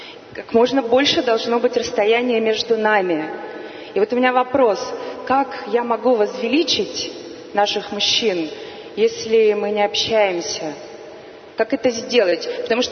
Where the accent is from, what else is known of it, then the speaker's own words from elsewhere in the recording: Perm, Perm Krai, Russia; я из Перми.